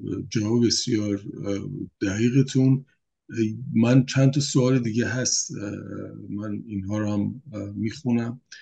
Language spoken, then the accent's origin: Persian; Iran; اما به عنوان یک ایرانی نمی‌خواهیم اقدام غیرقانونی یک دولت رو با اقدام غیرقانونی پرتاب موشک و پهپاد جواب بدهیم.